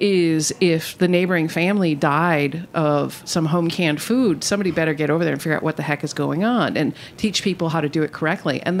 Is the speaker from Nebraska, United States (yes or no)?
no; Milwaukee, Wisconsin, United States; And I'm from Milwaukee, so means beer.